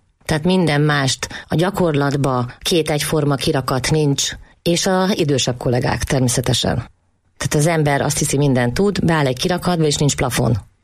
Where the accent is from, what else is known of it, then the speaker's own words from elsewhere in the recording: Transdanubia, Hungary; also born or lived in Budapest; now in Eger, Hungary; Én több helyen éltem, én dunántúli vagyok, Pesten is éltem évekig, én 32 éve költöztem Egerbe